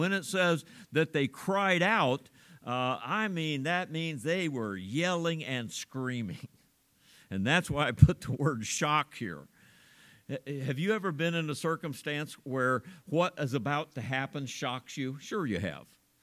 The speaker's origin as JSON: {"language": "English", "town": "Oxford", "region": "Ohio", "country": "United States", "tie": "born or raised there", "said": "this is back in my hometown of Oxford, Ohio, small town, little bitty grocery store on the corner type of thing."}